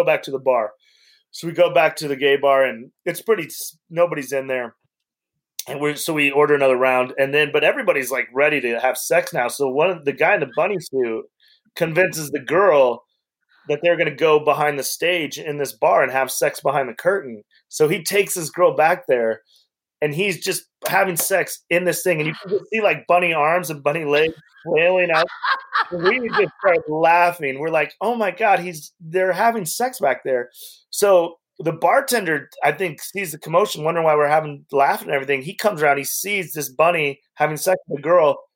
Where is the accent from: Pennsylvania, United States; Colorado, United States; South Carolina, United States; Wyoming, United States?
Wyoming, United States; I'm a kid from Wyoming. I never dreamed I'd even meet a porn star.